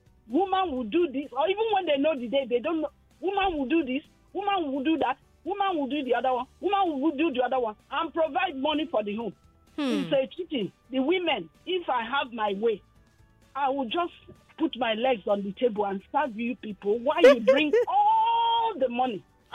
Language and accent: English; Agbara, Ogun, Nigeria; from Agbara.